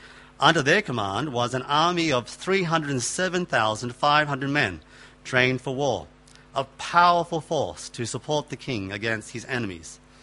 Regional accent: Australia; I'm from Australia.

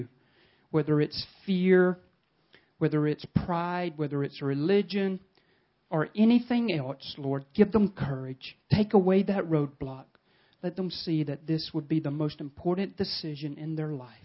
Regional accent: the South, United States; I'll give you one example from my home country of America. I live in the southern part of the United States, and it's known as the Bible Belt.

